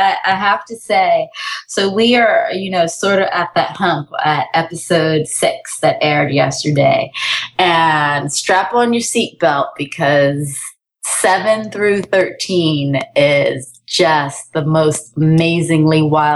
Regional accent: United States; So in Canada, I'm not Canadian. I'm American.

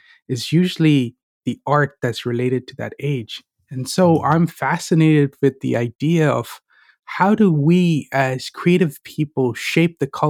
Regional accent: India; Growing up in India, when I thought of being an artist, the idea that came to my head was I'd just be a starving artist.

